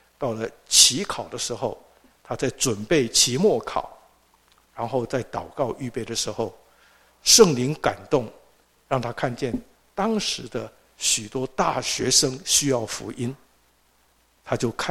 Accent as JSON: {"language": "Chinese", "town": "Xiamen", "region": "Fujian", "country": "China", "tie": "born or raised there", "moved": "yes", "lives_now": "Taiwan", "said": "我母亲带着我祖母跟我的二哥还有四十几箱行李，是我们家里最后离开厦门我们的家乡的地方，那是1949年10月17号，我们的船离开厦门，经过汕头到了香港，然后辗转就到了台湾。"}